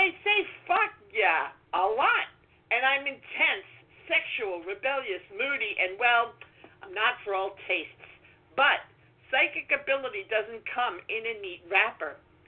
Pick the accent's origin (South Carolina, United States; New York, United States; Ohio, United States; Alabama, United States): New York, United States; Brooklyn; I mean, I'm from Brooklyn.